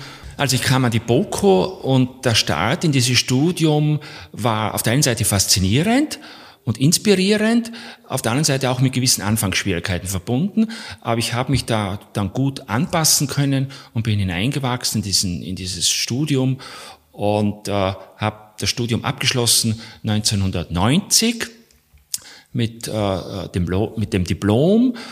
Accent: Fulpmes, Tyrol, Austria; Ja, ich komme aus dem Stubaital, aus Fultmes im Stubaital, bin dort aufgewachsen auf einem Betrieb mit Milchkühen.

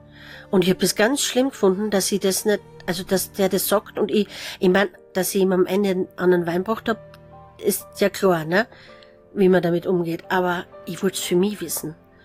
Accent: Styria, Austria

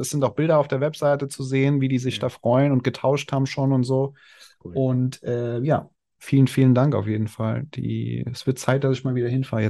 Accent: Germany; also born or lived in Switzerland; also als Deutscher, der irgendwie alles genau und schnell haben will. Aber das hat auch mal gut getan, die 4 Jahre in der Schweiz. Ich habe ja da mal 4 Jahre gewohnt.

